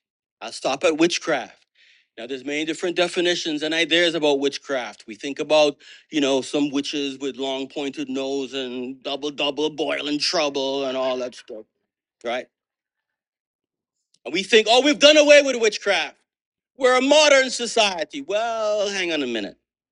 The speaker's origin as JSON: {"language": "English", "country": "Jamaica", "tie": "born or raised there", "said": "Now, I grew up in Jamaica."}